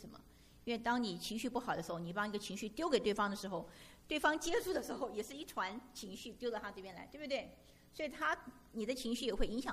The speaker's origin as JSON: {"language": "Chinese", "country": "China", "lives_now": "United States", "said": "那我们中国人的文化呢，我们很不习惯做这些东西。可是你要知道，你现在是在美国"}